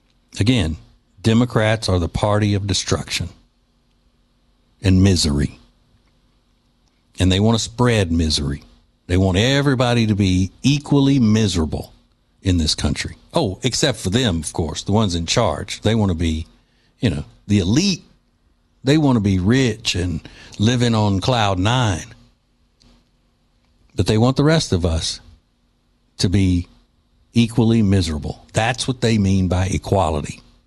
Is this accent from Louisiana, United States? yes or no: yes; Louisiana, United States; also born or lived in Alabama; Well, I grew up in Louisiana, but I lived in Alabama before we moved to Charlotte.